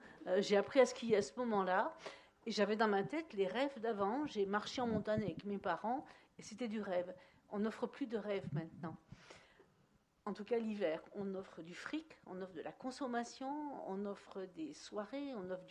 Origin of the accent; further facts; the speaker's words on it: Auvergne-Rhône-Alpes, France; Moi, je suis savoyarde.